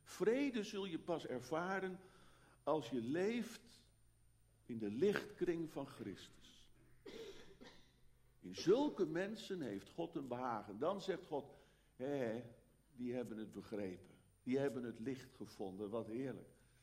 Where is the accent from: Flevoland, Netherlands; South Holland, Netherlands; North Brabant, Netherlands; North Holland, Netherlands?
South Holland, Netherlands; The Hague; Ik zie het zomaar weer voor me, de stad Den Haag waar ik ben geboren en getogen.